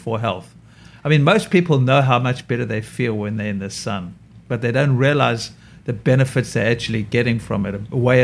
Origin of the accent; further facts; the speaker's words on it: South Africa; growing up in South Africa, I was eating lots, you know, you eat lots of fruit.